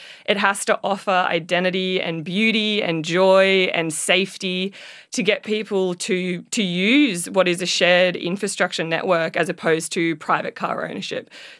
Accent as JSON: {"language": "English", "town": "Brisbane", "region": "Queensland", "country": "Australia", "tie": "born or raised there", "said": "I grew up in Brisbane"}